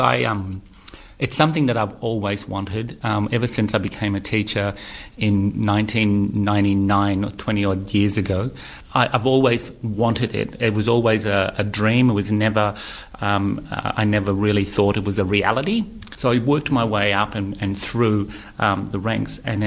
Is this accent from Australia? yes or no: yes; Broome, Western Australia, Australia; So we have a very multicultural, mixed family. I grew up in Broome as an Aboriginal person